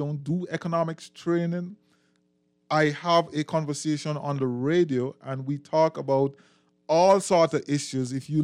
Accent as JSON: {"language": "English", "country": "Jamaica", "moved": "yes", "said": "Yeah, I am from Jamaica."}